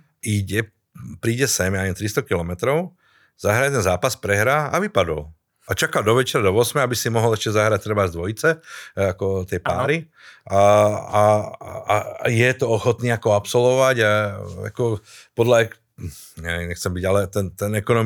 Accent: Brehy, Banská Bystrica Region, Slovakia; Teraz pochádzam z tých Brev

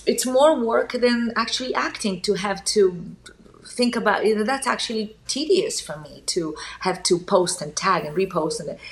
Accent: Italy; when I was growing up in Italy, there was a lot of nepotism

